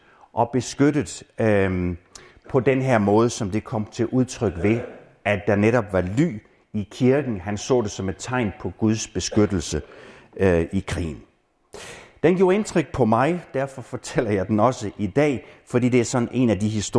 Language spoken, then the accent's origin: Danish; Hjortkær, Region of Southern Denmark, Denmark; Og de kom så fra nabosognen til Hjortkær, hvor jeg kommer fra